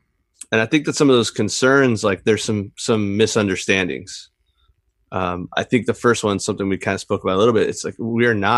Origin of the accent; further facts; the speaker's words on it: California, United States; And growing up in Imperial Valley, there's this really horrible problem happening with the Salton Sea.